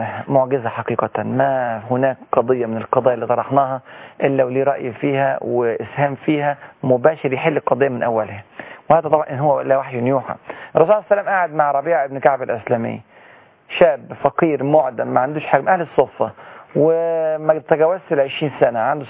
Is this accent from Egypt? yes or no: yes; Egypt